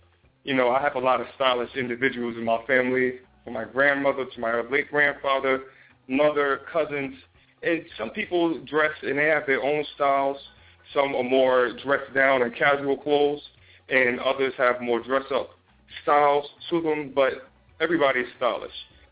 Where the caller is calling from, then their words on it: New Jersey, United States; Anybody from Jersey? We are calling from Jersey right here.